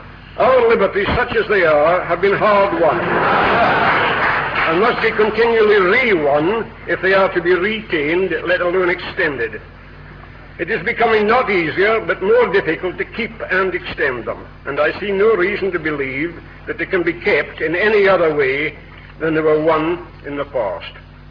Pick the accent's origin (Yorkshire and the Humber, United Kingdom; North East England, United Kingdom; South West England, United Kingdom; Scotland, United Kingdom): Scotland, United Kingdom; I'm a Scotsman, as you can hear.